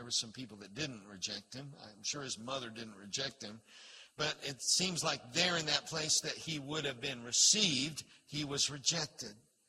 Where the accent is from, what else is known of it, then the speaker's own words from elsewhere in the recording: Maitland, Florida, United States; now in Melbourne, United States; Maitland was a little town when I was growing up. That was my hometown.